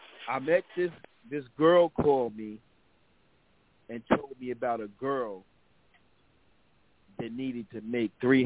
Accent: Paterson, New Jersey, United States; So I'm from Patterson, but she lived in Englewood or Belleville or something, like a white town.

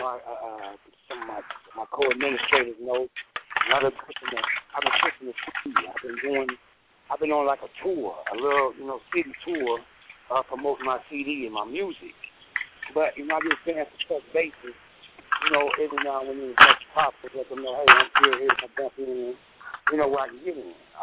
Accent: St. Louis, Missouri, United States; Well, first of all, you know, I'm from St. Louis.

